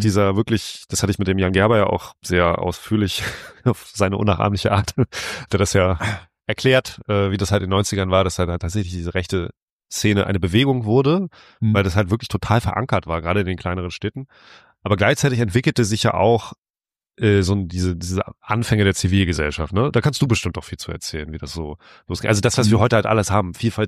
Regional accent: Lübeck, Schleswig-Holstein, Germany; ich bin zwar gebürtiger Ossi, aber ich bin ja im Westen groß geworden, meine Kindheit habe ich ja in Lübeck verbracht und meine Jugend

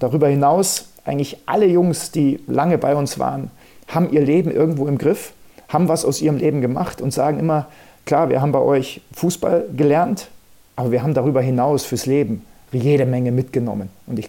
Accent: Munich, Bavaria, Germany; Ich bin in München aufgewachsen. Ich komme aus München.

